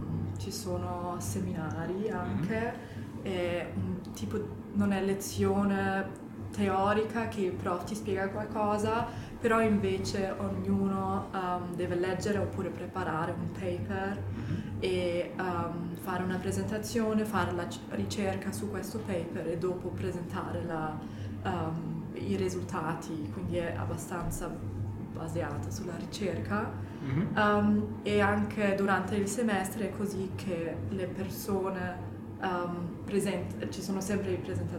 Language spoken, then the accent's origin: Italian; Bad Dürkheim, Rhineland-Palatinate, Germany; Italian is a second language; now in Milan, Italy; sono di Bad Dürkheim, che è vicino a Heidelberg, la città dove studio anche, e anche Mannheim, quindi Bad Dürkheim sono tipo 45 km di Heidelberg.